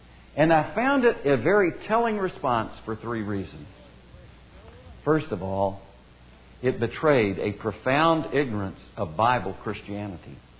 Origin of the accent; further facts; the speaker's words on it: Myrtle Beach, South Carolina, United States; the gospel is that I grew up in the First Presbyterian Church of Myrtle Beach, South Carolina, which did not preach the gospel at the time I was there.